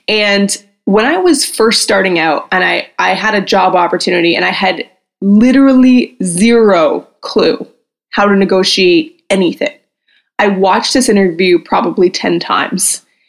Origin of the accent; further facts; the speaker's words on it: Beaverton, Ontario, Canada; I was in Beaverton, my hometown.